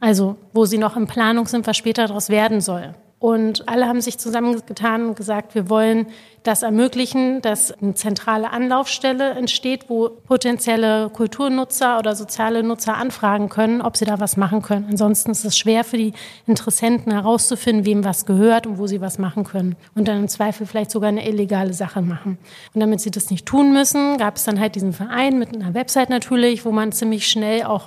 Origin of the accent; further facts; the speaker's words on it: Berlin, Germany; Weil ich bin Berlinerin und bin halt auch mit Zwischennutzung sozusagen sozialisiert worden.